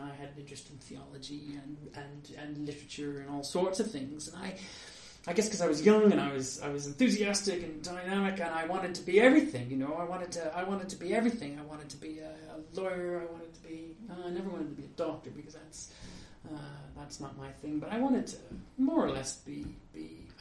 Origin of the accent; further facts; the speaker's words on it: Canada; I was in Canada. I'm from Canada, and I did my BA, my MA there at the University of Alberta in French history and French language.